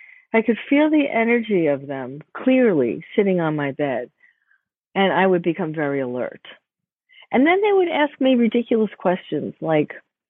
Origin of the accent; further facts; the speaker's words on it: Bronx, New York, United States; and I grew up in the Bronx, which was kind of safe back then. It became not so safe, but you know, okay.